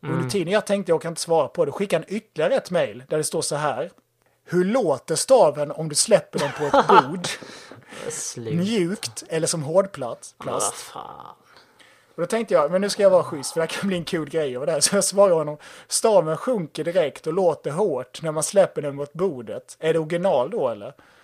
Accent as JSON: {"language": "Swedish", "town": "Halmstad", "region": "Halland County", "country": "Sweden", "said": "Vi är ju från Halmstad ju."}